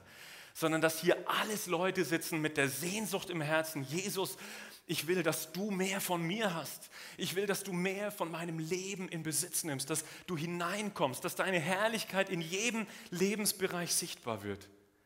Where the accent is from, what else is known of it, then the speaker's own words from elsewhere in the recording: Bavaria, Germany; now in Switzerland; Ich bin aufgewachsen in Bayern, in der Nähe von München.